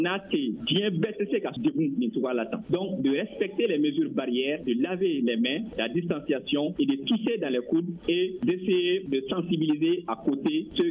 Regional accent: Mali; je suis malien je vis parmi les uns et les autres

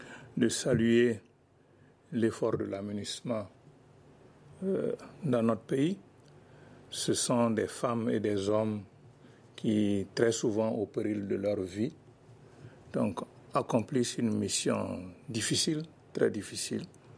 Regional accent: Mali; en tant que Malien

